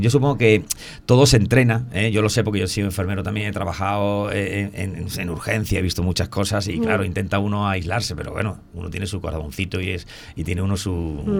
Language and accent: Spanish; Periana, Andalusia, Spain; born there; además de mi pueblo, yo nací en Periana